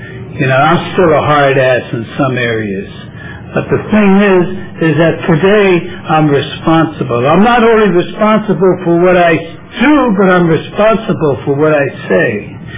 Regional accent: San Francisco, California, United States; I was born and raised out in the Bayview Hunters Point.

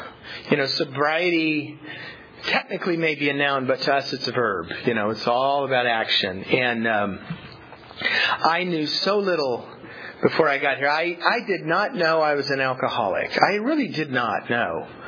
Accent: Fresno, California, United States; also born or lived in Los Angeles; I am from Fresno. I stopped being from Los Angeles about 2 years after I moved to Fresno.

